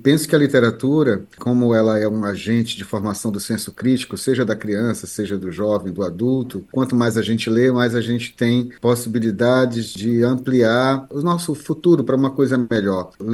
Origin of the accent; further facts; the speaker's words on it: Ceará, Brazil; Eu venho do Ceará e trago do Ceará um pouco dessa veia humorística